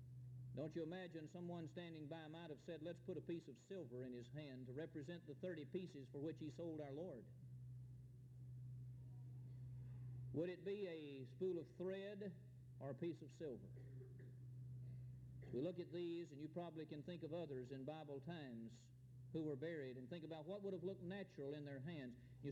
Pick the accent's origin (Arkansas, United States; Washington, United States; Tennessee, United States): Tennessee, United States; Gainesboro; one of which is the youth minister in my hometown of Gainesboro.